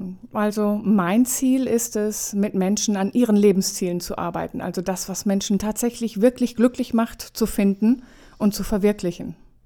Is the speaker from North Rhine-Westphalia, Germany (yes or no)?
yes; North Rhine-Westphalia, Germany; ich bin vor gut zwei Jahren hier in die Gegend gezogen. Ich komme aus Nordrhein-Westfalen